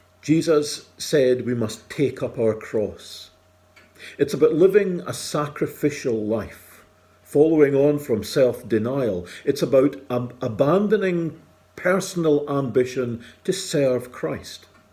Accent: Dufftown, Scotland, United Kingdom; When I was in my early 20s, growing up in Dufftown and exploring some sense of calling to the ministry

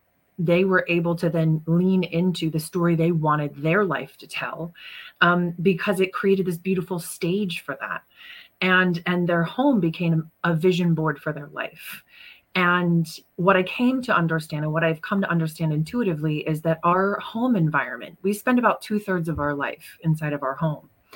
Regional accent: United States; So I'm American. So growing up in America is, you know, where I'm from is a difficult thing.

